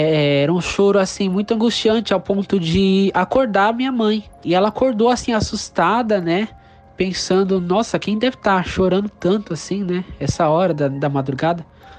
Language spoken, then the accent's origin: Portuguese; São Paulo, Brazil; eu tenho 26 anos de idade, sou da cidade de São Paulo